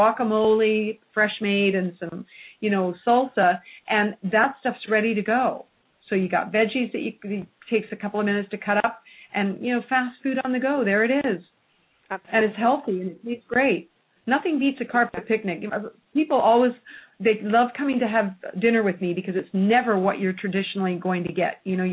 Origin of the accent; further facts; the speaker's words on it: Canada; I mean, I came from Canada, cold weather in the winter.